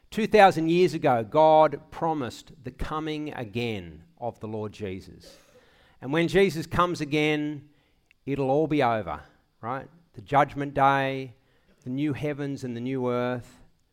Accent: Australia; growing up in Australia, out west, constantly feeling the pain of life without rain

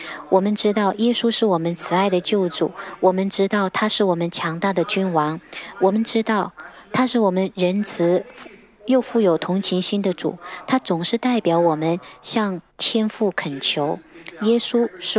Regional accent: Australia; 因为作为澳洲人，我们生活在一个繁荣富裕的国家。

